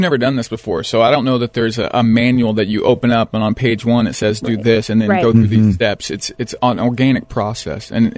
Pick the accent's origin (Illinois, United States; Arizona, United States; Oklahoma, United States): Oklahoma, United States; I grew up in Oklahoma. I'm a southern boy from Oklahoma